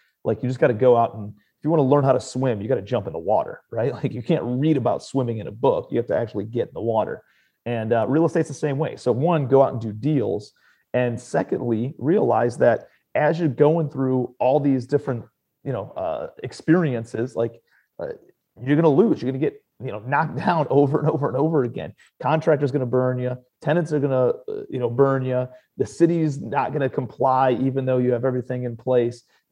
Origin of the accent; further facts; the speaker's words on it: Cleveland, Ohio, United States; now in New York City, United States; I'm from Cleveland, Ohio originally. Was going through college when the market was going crazy